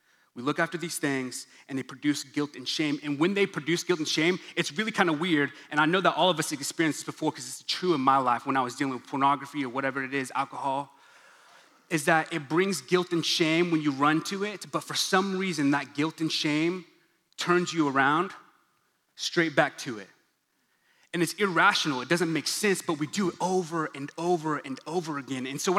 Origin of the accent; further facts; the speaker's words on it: Stillwater, Oklahoma, United States; I grew up in Stillwater, Oklahoma. Born and raised, went to OSU, go Pokes, poke them hard, poke them often.